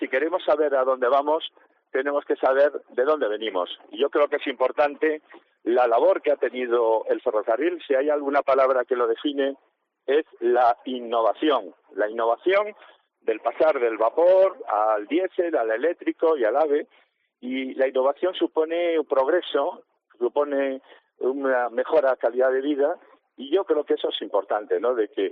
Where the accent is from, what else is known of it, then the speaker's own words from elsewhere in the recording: Galicia, Spain; y para yo que soy gallego, pues una comarca hermana